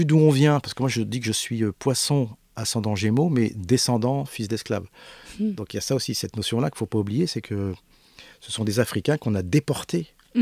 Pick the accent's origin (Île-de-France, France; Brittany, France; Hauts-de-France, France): Île-de-France, France; Paris; born there; Je suis né à Paris, j'ai pas d'accent, je fais quoi?